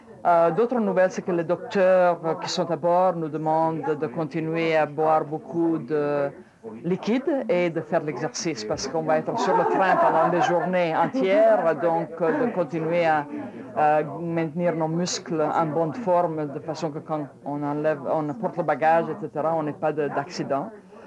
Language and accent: French; Canada; je suis du Canada